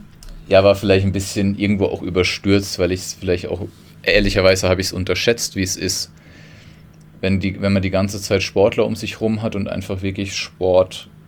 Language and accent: German; Weilheim, Germany; born there; Und also ich bin gebürtig aus Weilheim